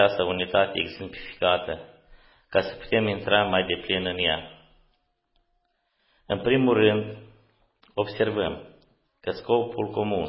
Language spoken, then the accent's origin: Romanian; Moldova; Că noi suntem din Moldova și extremarea noastră nu e așa ca la frață din România.